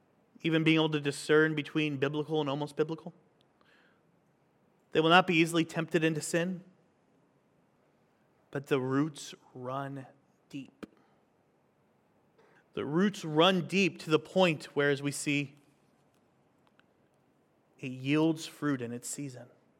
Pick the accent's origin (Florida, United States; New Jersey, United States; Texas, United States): Florida, United States; St. Augustine; When my family goes back to my hometown in St. Augustine, Florida, there's a park that we love to get to every time we go back